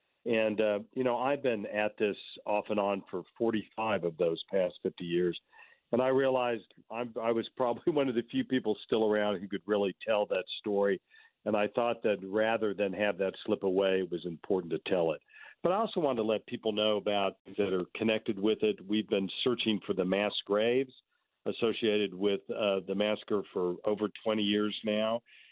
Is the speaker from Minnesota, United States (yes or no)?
no; Tulsa, Oklahoma, United States; early on, I got the sense that my hometown had a skeleton in the closet.